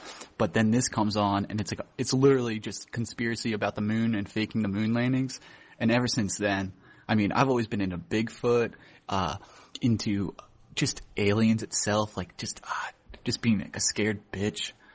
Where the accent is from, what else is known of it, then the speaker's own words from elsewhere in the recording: Philadelphia, Pennsylvania, United States; accent: Philly accent; I'm from northeast. I'm like outside Philadelphia.